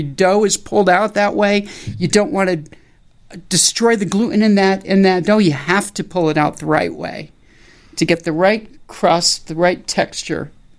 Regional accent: New Haven, Connecticut, United States; He played ball at Yale, and I grew up in New Haven.

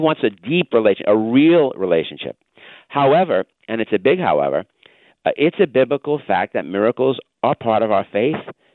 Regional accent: New York, United States; accent: New York; I'm a New Yorker. You know, you can tell, unfortunately, from my nasal New York accent, and I'm a skeptical New Yorker.

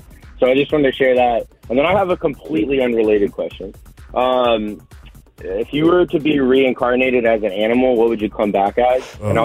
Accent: Miami, Florida, United States; Yeah, Florida Panther for me, because I'm from Miami.

